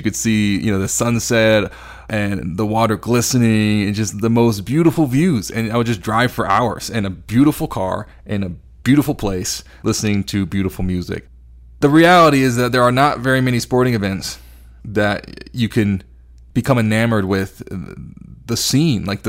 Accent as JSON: {"language": "English", "region": "Texas", "country": "United States", "said": "You know, I'm from Texas. I just like to drive cars."}